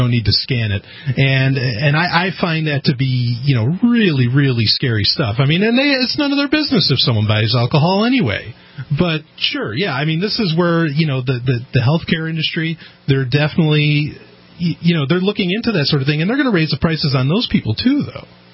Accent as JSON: {"language": "English", "region": "New York", "country": "United States", "said": "Yeah, and what's happening, too, is like in New York, I'm from New York originally"}